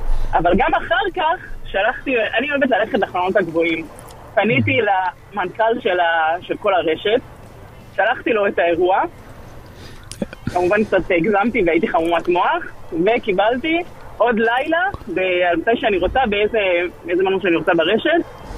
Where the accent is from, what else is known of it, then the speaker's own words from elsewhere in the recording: United States; now in Israel; מארצות הברית